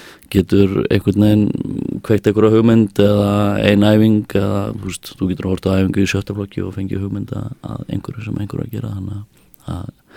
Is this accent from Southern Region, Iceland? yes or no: no; Kópavogur, Capital Region, Iceland; annars er ég hérna uppalinn í Kópavoginum